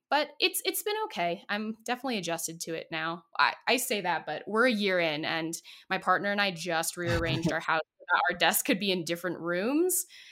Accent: Boulder, Colorado, United States; But I'm from Boulder originally in Colorado, and I went to school in California, and I really wanted to come home.

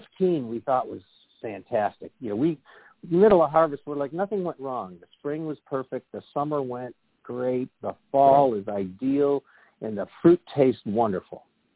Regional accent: Ohio, United States; when I was a little kid growing up in Ohio

